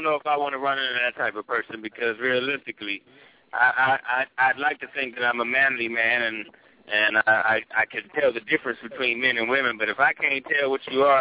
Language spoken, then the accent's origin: English; Youngstown, Ohio, United States; I am from Youngstown. I do work in Youngstown, but I don't work in downtown Youngstown.